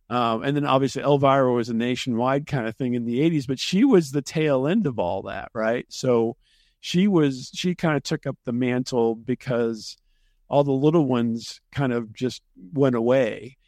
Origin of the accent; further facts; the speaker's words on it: Midwest, United States; I grew up in the Midwest.